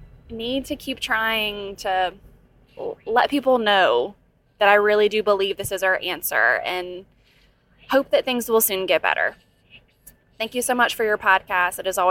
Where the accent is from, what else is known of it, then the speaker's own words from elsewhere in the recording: Louisiana, United States; I'm a nurse from Louisiana, which just happens to be a hotspot for the Delta variant.